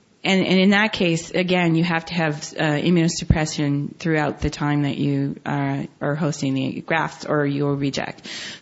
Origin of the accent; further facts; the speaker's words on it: United States; being just an American myself, I'm surprised to see which countries are putting a lot of money into this.